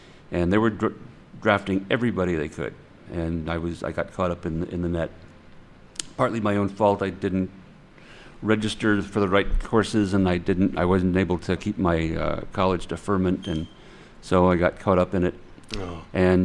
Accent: Chicago, Illinois, United States; born there; Well, I was born in Chicago in 1947.

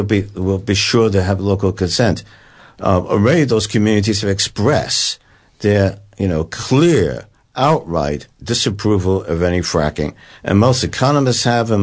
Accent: United States; the audience probably can tell I'm from the United States

